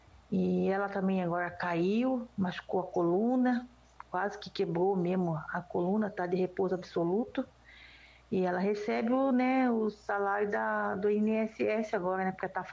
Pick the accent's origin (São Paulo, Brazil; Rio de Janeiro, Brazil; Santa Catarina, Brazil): São Paulo, Brazil; Atibaia; Sou da Atibaia